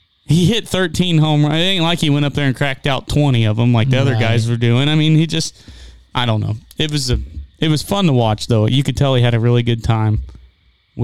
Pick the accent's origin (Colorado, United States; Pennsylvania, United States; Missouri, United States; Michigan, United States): Missouri, United States; Which everybody listening, we're from Missouri, big Cardinals fans.